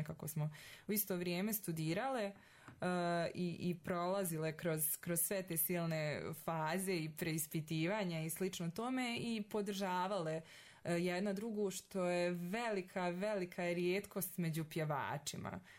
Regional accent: Prnjavor, Republika Srpska, Bosnia & Herzegovina; Ja sam iz Prnjavora

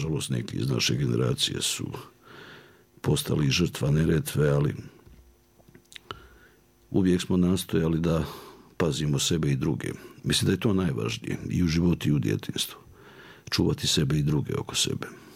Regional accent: Mostar, Federation of Bosnia and Herzegovina, Bosnia & Herzegovina; Druženjima, igrama sa psima lutalcama, tada ih je bilo puno u Mostaru.

